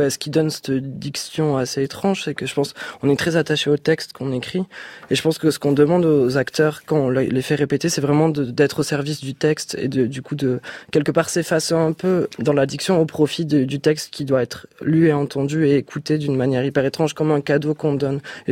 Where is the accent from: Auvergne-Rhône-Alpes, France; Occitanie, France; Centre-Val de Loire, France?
Occitanie, France; Boulogne; moi, je viens de Toulouse, dans un petit village qui s'appelle Boulogne